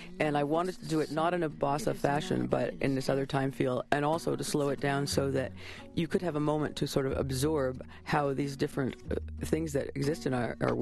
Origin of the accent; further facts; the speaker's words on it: the Maritimes, Canada; I'm from the Maritimes, and everyone there talks so fast.